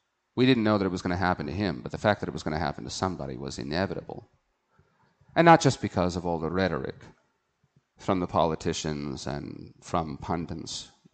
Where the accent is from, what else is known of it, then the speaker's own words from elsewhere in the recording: United States; Understand me, as an American, I love my country.